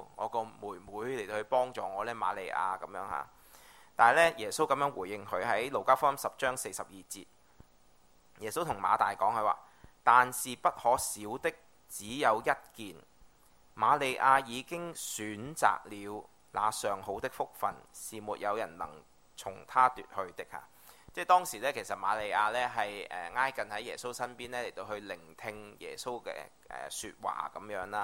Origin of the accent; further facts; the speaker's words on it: Hong Kong; 我哋香港人咧好中意講啦嚇，揾兩餐嚇已經咧係好唔容易噶啦